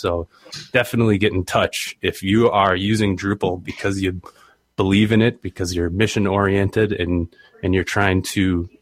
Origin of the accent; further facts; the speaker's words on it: Minnesota, United States; I live now in Minnesota, and I'm from Minnesota.